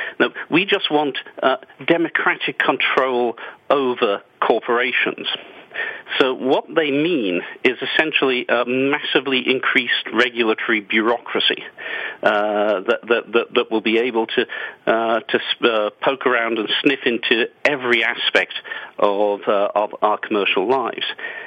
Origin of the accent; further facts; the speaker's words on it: England, United Kingdom; I grew up in England when things were still run in a socialist fashion, and it was a dreary, dreary place.